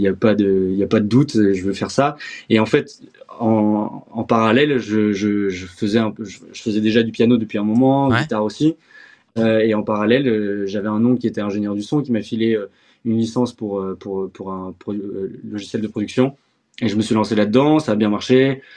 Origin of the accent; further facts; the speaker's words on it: Tournai, Wallonia, Belgium; also born or lived in London; now in Brussels, Belgium; J'ai grandi à Tournai, une ville à côté de la frontière entre Lille et la Belgique. Et donc voilà, moi, je suis originaire de là. Je vis à Bruxelles aujourd'hui. J'ai fait un passage à Londres pendant 3 ans